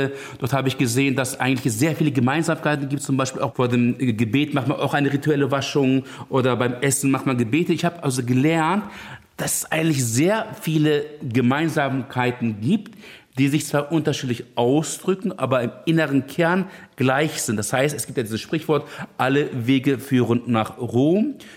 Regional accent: Elazığ, Elazığ Province, Turkey; ich komme ja aus dem Ort Elazığ, also Osttief-Anatolien. Das ist ja auch ein sehr schöner Naturort

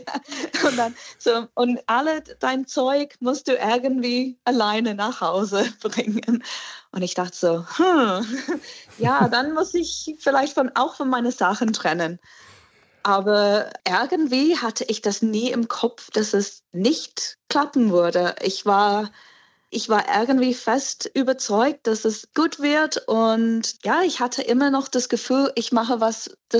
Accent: England, United Kingdom; German is a second language; ich bin Engländer.

